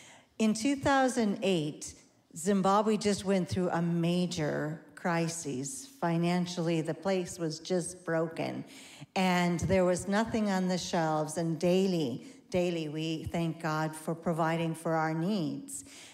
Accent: Portage, Wisconsin, United States; I grew up in Portage, Wisconsin, and people say, how does Portage meet Africa?

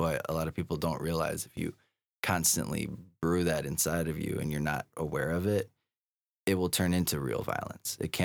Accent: Wheeling, Illinois, United States; I'm from Wheeling.

